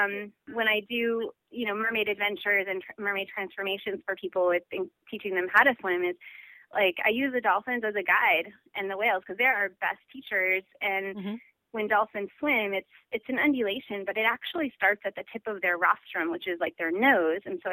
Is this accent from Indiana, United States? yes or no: no; Arizona, United States; now in Hawaii, United States; I was born in Arizona, which was a fish out of water for me. It was actually really, really hard to grow up there.